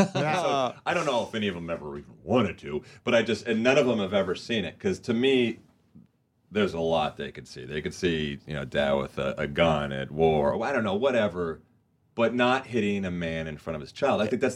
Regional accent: Huntington Beach, California, United States; In Huntington Beach.

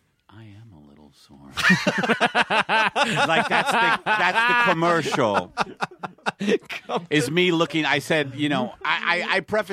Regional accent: Staten Island, New York, United States; because I come from Staten Island where people don't travel.

